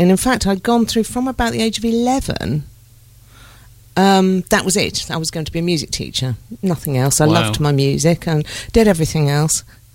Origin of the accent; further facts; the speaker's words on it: Solihull, West Midlands, United Kingdom; I was born in Solihull. Yeah. The nice part of the West Midlands.